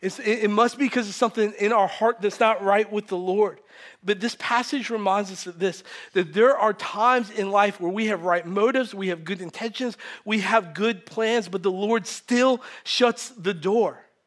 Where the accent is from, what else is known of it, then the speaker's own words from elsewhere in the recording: New York, United States; one of the reasons I wanted to go to New York is because I'm from New York. Like I love New York.